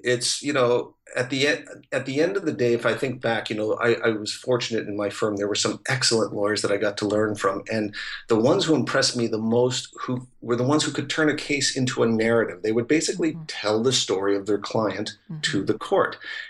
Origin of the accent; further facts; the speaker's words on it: Canada; I remember growing up in Canada.